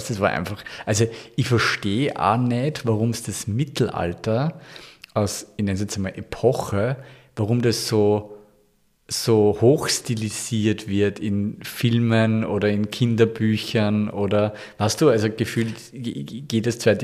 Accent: Vienna, Austria

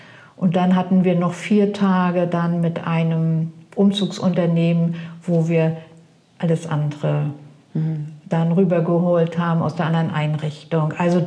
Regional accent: Mecklenburg-Vorpommern, Germany; Ich bin hier groß geworden in der Gegend. Ich wohne in der Nähe von Stralsund. Ich wohne hier nicht in Brunn.

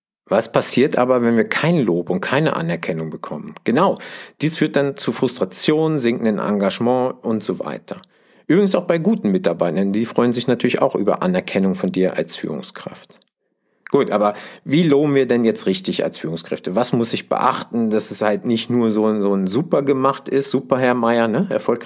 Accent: Switzerland; ich bin ja Schweizer mit deutschem Migrationshintergrund

